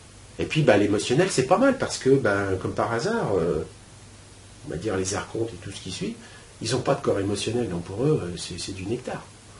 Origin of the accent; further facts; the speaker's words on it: France; Chez nous, en France, on est dans un parc à moutons, on est d'accord.